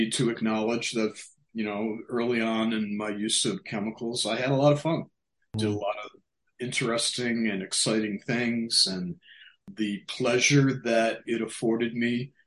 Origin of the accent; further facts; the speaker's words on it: Boston, Massachusetts, United States; I grew up on the East Coast in the Boston area and grew up in the 60s.